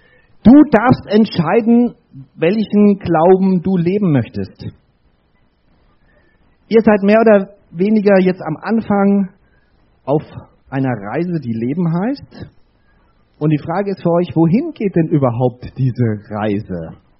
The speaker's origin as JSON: {"language": "German", "region": "Bavaria", "country": "Germany", "said": "Ich komme aus Bayern"}